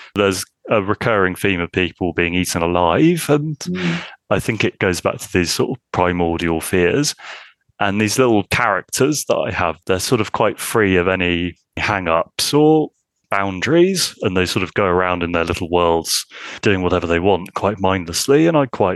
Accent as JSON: {"language": "English", "town": "Swindon", "region": "South West England", "country": "United Kingdom", "tie": "born or raised there", "said": "I grew up in Swindon, which was this sort of quite boring post-industrial town. So it wasn't a very arty place to grow up."}